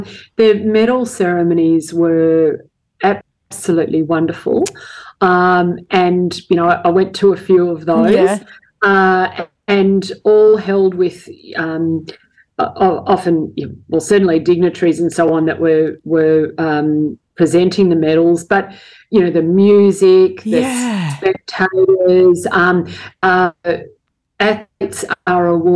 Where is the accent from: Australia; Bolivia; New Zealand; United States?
Australia; So the athletes marched out. We love being Australian.